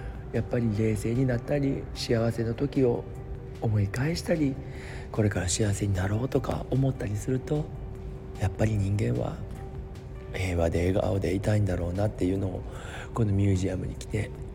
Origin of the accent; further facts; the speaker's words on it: Osaka, Japan; 僕は大阪なんですよとかも話しながら